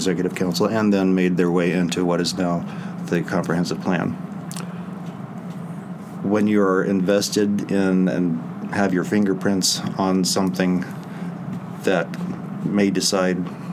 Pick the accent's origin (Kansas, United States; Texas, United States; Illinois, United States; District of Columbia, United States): Illinois, United States; Arcola; Arcola is about 35 miles south of Champaign in Douglas County. It's a small town